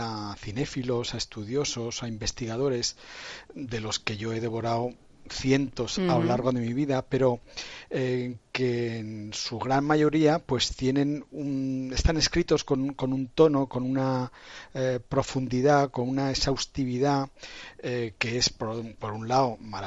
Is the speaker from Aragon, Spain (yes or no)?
yes; Lechago, Aragon, Spain; pues soy de un pueblecito de la provincia de Teruel, de Lechago.